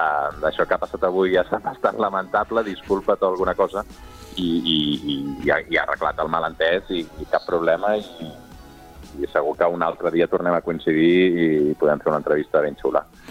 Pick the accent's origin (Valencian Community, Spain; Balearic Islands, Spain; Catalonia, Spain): Catalonia, Spain; Sabadell; jo sóc un sabadellenc militant de dalt a baix perquè no he deixat mai de viure a Sabadell.